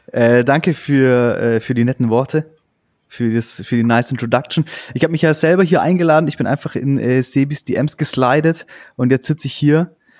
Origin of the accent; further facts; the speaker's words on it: Augsburg, Bavaria, Germany; Wir kommen ja aus Augsburg. Mhm. Das ist ja genau diese Grenze zwischen Schwaben und Oberbayern.